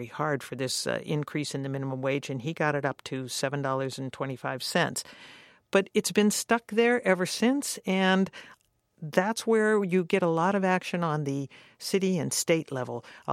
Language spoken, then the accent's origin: English; Youngstown, Ohio, United States; If you live in my hometown, Youngstown, Ohio